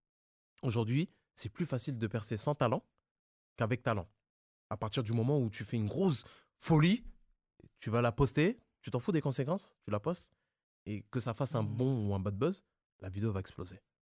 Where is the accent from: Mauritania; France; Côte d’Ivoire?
France; je suis français, mais aussi d'origine sénégalaise, pourquoi, et je dis bien pourquoi, je n'utiliserai pas mon accent?